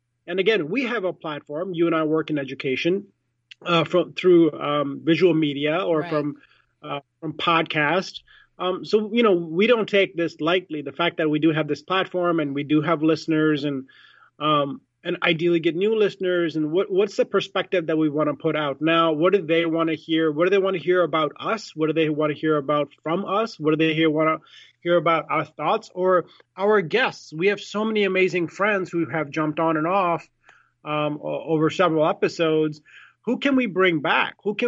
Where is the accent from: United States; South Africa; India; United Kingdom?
India; I, as a brown individual, I'm Indian, I was born in India